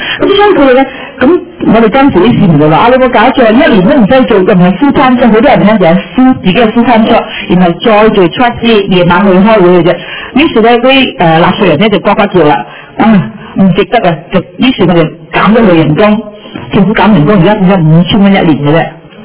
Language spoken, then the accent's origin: Cantonese; Canada; 因為我哋加拿大人咧認為咧。我哋一定要請佢自己本土人先